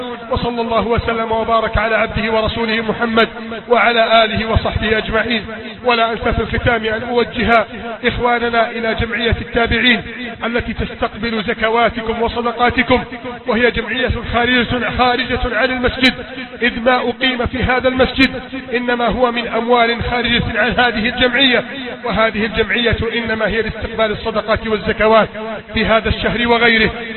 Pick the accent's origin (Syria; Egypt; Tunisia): Egypt; اللهم احفظ بلدنا مصر